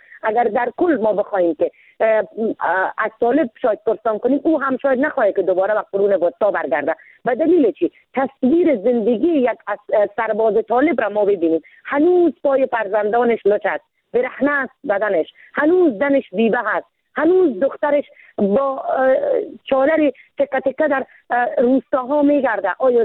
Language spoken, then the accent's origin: Persian; Afghanistan; من زن افغان هستم، من شیر زن هستم